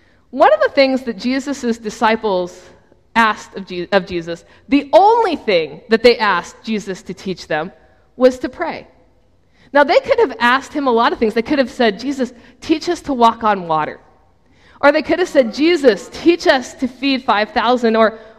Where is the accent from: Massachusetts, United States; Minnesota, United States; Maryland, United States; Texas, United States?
Maryland, United States; Baltimore; this colleague had recently moved from Baltimore, my hometown, to Edmond, Oklahoma